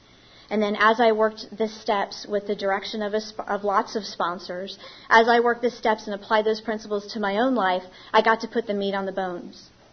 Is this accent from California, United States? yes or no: no; Ohio, United States; Now, I was raised in Ohio. We don't say yes, ma'am. I mean, I was taught manners when I moved to the South.